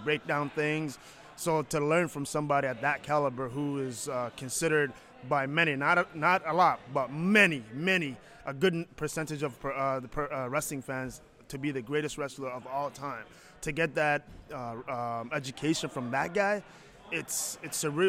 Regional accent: Calgary, Alberta, Canada; I'm from Calgary, Alberta, Canada.

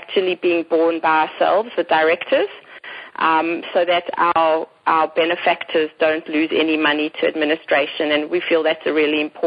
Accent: South Africa; born there; moved away; I was born in South Africa

